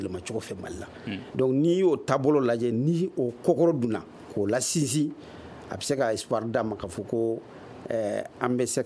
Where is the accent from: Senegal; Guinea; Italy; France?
Senegal; Donc nous surtout qu'on est sénégalais